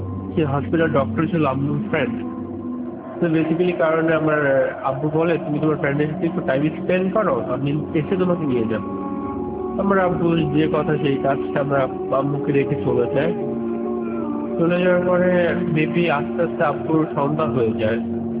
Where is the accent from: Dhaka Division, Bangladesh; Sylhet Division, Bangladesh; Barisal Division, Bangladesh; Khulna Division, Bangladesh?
Dhaka Division, Bangladesh; Hamidpur; now in Kuwait; আমি টাঙ্গাইল জেলার কালিয়াটি থানার হামিদপুর গ্রামে বাস করি। মূলত কারণ এখন আমি প্রবাসী, মানে আমি কোয়েতে আছি।